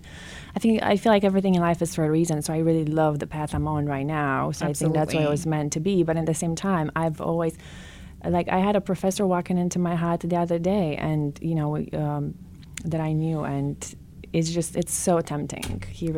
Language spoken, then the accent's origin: English; Romania; moved away; So I came here from Romania just about 15 years ago, and so we have that in common. I came here with $20.